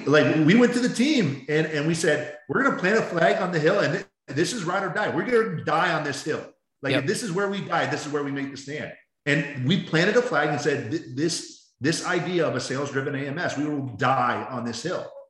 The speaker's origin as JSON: {"language": "English", "town": "Baltimore", "region": "Maryland", "country": "United States", "tie": "born or raised there", "said": "Like I grew up in Baltimore, but all my family, my mom's side, they all came from Italy."}